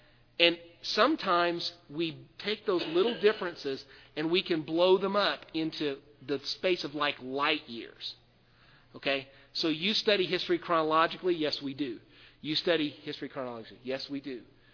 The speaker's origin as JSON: {"language": "English", "town": "Lancaster", "region": "Pennsylvania", "country": "United States", "said": "because we're from Lancaster, Philadelphia's close."}